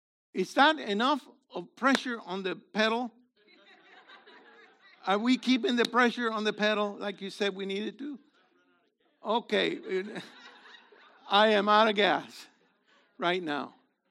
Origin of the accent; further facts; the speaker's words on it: United States; Because I'm soft. I'm from America. I like my air condition.